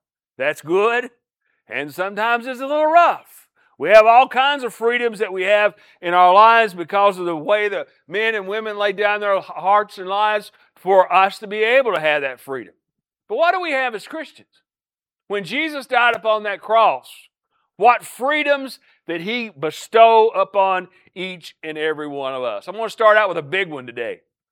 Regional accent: United States; I am so glad today and proud to say today that I am an American.

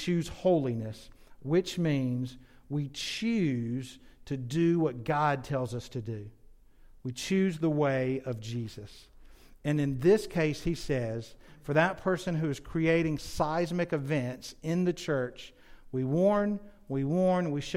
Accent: California, United States; born there; So I was born in California, and so Grandma and Grandpa lived in California.

